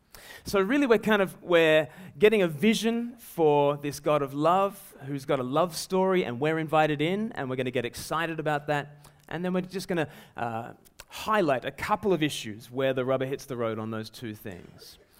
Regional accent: Eastbourne, South East England, United Kingdom; I'm from Eastbourne, so everyone's Christians for hundreds of years.

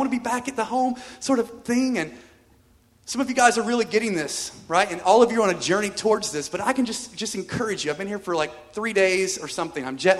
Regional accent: United States; accent: American; Thanks for listening to my American

